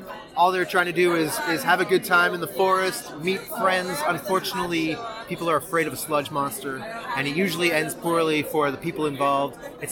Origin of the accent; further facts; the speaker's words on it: Toronto, Ontario, Canada; We're from Toronto, Canada.